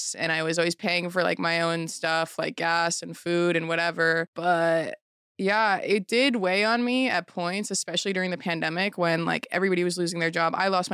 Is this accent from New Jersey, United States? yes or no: yes; New Jersey, United States; So I was born and raised in New Jersey in Bergen County.